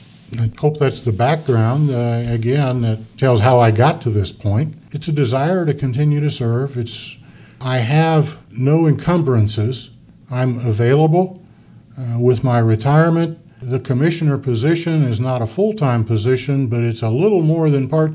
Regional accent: Aurora, United States; Well, I was born in Aurora in a house out on Wilmington Pike. That's actually the house that I live in today with my wife.

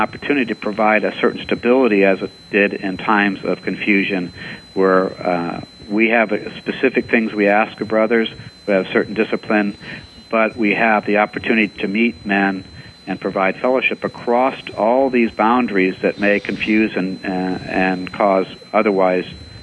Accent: Iowa, United States; I mean, growing up, I grew up in Iowa, and when I was a kid, you know, we sang Christmas carols at school services or school programs.

